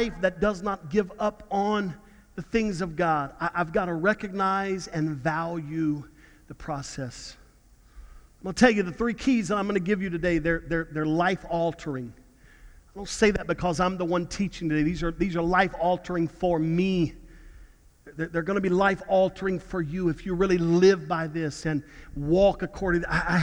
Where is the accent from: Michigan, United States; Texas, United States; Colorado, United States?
Texas, United States; Houston; A bunch of people in Houston, my hometown today, saying we just got back in our homes from being flooded 2 years ago